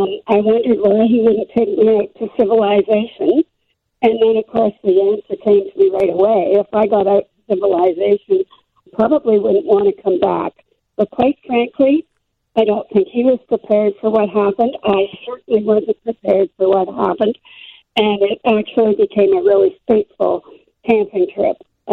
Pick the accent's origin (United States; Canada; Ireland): Canada; even though I grew up in Canada.